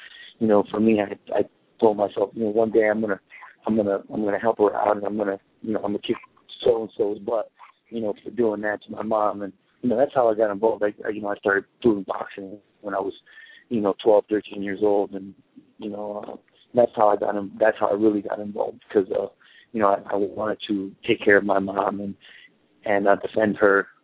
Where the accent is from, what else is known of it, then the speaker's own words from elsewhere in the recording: Vineland, New Jersey, United States; now in Tucson, United States; I'm originally from New Jersey, Vineland, New Jersey. Right now I live in Tucson, Arizona, and I own a gym there too.